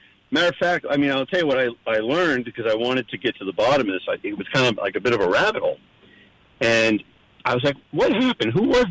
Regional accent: New Jersey, United States; I know what I heard my whole life growing up in Jersey, because that's all you only know what you know, right?

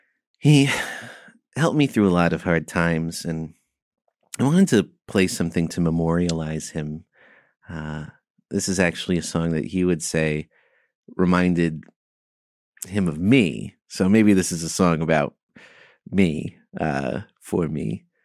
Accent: Passaic, New Jersey, United States; I am from Passaic here.

